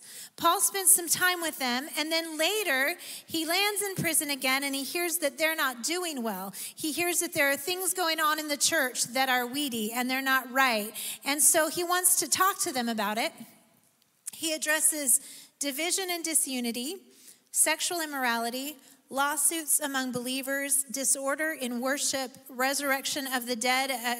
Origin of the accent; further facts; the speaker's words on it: Oregon, United States; When I'm from Central Oregon, and when you go from on Highway 97 from Bend to Sun River, there are these huge signs that say, control noxious weeds.